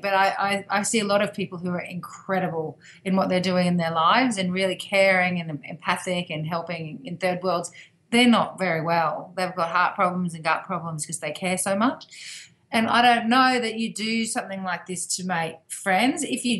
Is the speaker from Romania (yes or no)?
no; Australia; I'm so very, very happy I'm Australian